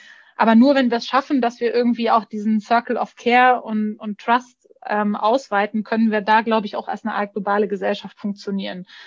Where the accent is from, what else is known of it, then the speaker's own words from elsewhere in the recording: Bavaria, Germany; ich bin Bayerin und deshalb, das definiert sich daraus, dass ich eben nicht aus Sachsen bin oder nicht aus Schleswig-Holstein